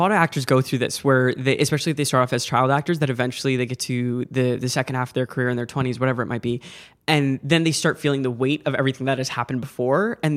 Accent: Seattle, Washington, United States; But when I was growing up in Seattle, I also was under the state

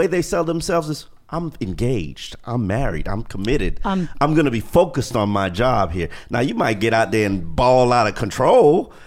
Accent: Carol City, Florida, United States; I'm from Carroll City, so loyalty is bigger than currency.

